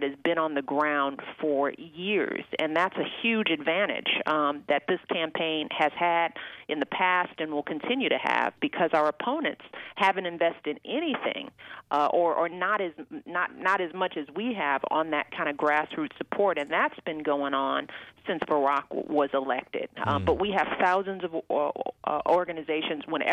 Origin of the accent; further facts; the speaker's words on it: Illinois, United States; even more so in places like my hometown, like Illinois, or places like California or New York